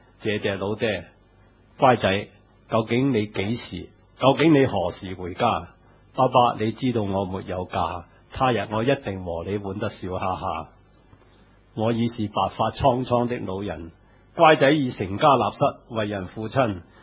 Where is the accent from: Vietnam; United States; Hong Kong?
Hong Kong